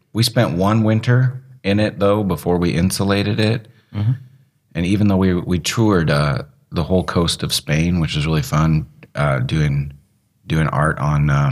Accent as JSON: {"language": "English", "region": "Alaska", "country": "United States", "tie": "born or raised there", "also_born_or_lived": "Oregon", "said": "I was born in Oregon. Yeah, okay. I grew up in Alaska. Okay. I went to school in Colorado and lived in California for a while, so Western states."}